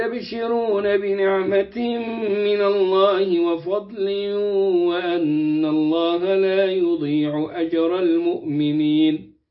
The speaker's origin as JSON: {"language": "Arabic", "country": "Turkey", "said": "في المساجد عندنا في تركيا يجلسون نحو نصف ساعة للصلاة الواحدة"}